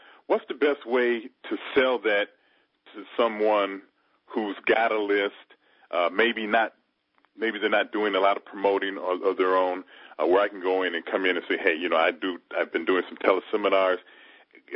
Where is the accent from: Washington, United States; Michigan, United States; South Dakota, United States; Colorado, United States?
Michigan, United States; Detroit; Good. I'm the guy from Detroit.